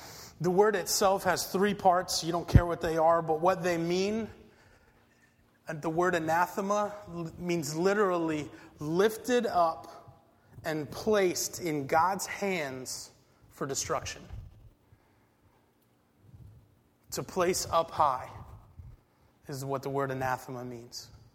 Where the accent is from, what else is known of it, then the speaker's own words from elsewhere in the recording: Boston, Massachusetts, United States; Growing up in Boston, I watched my brother get whitewashed as a kid once.